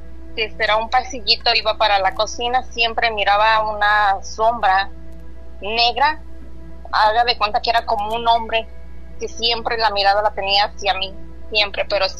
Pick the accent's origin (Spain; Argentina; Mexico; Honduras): Mexico; Morelos; now in United States; Del estado de Morelos, México.